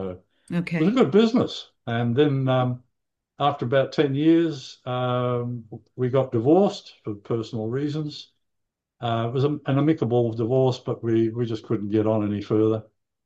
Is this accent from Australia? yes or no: yes; Australia; I left there when I was five, so I'm really an Australian.